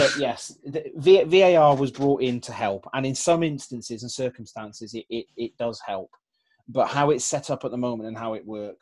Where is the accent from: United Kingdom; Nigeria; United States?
United Kingdom; Cheltenham, South West England; Cheltenham Town, my hometown team, nearly beat City in the FA Cup.